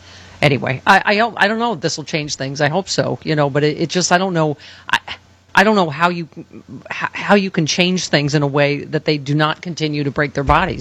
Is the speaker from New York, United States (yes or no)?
yes; Buffalo, New York, United States; but my hometown, man, this year between this racist Tops supermarket, which is my supermarket, the Tops